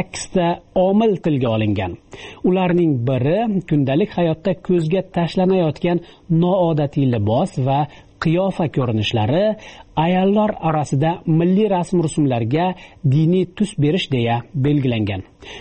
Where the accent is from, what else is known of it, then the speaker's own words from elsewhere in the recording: Andijan, Andijan Region, Uzbekistan; Andijonlikman.